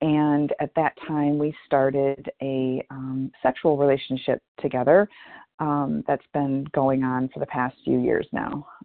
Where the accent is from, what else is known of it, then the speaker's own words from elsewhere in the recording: Detroit, Michigan, United States; I'm from Detroit.